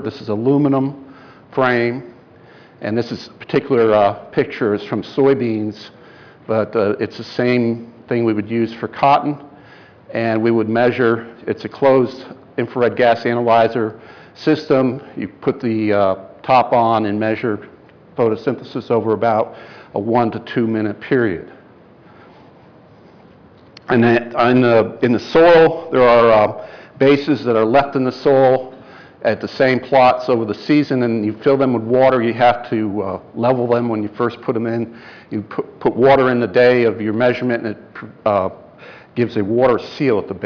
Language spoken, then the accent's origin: English; New York, United States; also born or lived in Mississippi; I mean, I'm from New York and I lived in Mississippi for 6 years